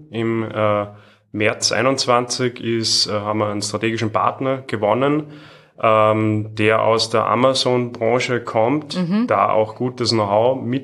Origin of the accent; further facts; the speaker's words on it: Salzburg, Austria; Ich bin aus Salzburg und so war das einfach der erste Step, was einfach sinnvoll war